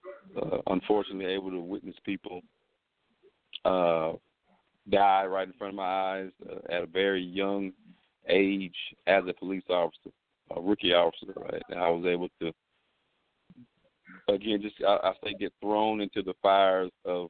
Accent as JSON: {"language": "English", "town": "Indianapolis", "region": "Indiana", "country": "United States", "tie": "born or raised there", "said": "Yeah, I mean, I was raised in Indianapolis, so I wasn't raised in the South."}